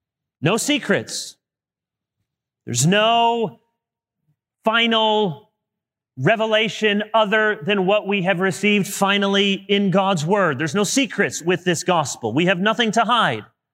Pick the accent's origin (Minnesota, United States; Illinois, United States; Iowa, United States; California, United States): Illinois, United States; Chicago; born there; I'm a White Sox fan. I was born in Chicago